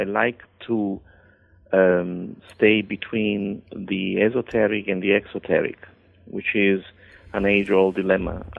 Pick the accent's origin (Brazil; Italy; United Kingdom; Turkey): Italy; English is a second language; moved away as an adult; also born or lived in California / Miami; now in United States; And I hail from Italy originally, but at 20 I came to the States. I went to California at the University of Southern California, cinema production. And then I've been living in Miami and now in the Washington area.